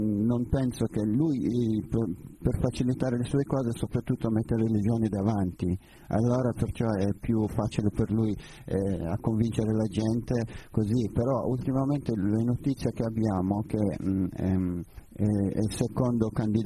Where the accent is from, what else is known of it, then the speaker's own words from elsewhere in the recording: Quetta, Balochistan, Pakistan; Italian is a second language; now in Italy; Comunque ho vissuto la mia infanzia in Quetta.